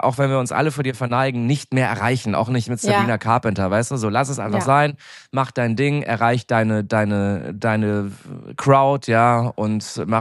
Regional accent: Munich, Bavaria, Germany; ich komme aus München.

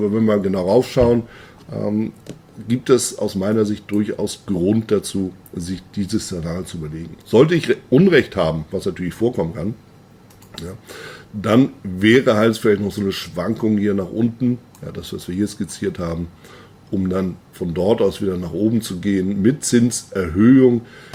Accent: Germany; Als Deutscher gibt es eine ganz andere Ausdrucksform. Wenn ich darauf schaue, was in Deutschland so, was wir da in den Zahlen sehen.

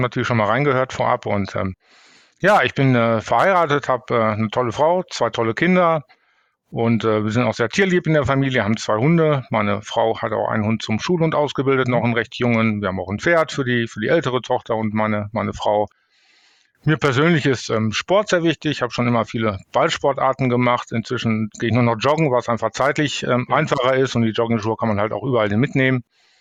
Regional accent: North Rhine-Westphalia, Germany; dann bin ich im Sauerland groß geworden. Da gibt es ganz viele Talsperren

